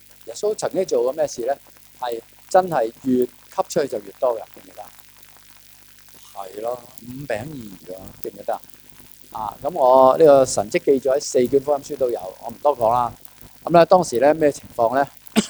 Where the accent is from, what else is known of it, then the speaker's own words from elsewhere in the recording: China; 我哋中國人有句説話啦